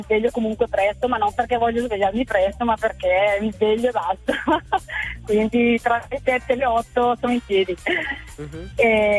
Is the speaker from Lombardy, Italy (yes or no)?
yes; Bergamo, Lombardy, Italy; io sono di Bergamo, però sono in viaggio per l'Alto Adige.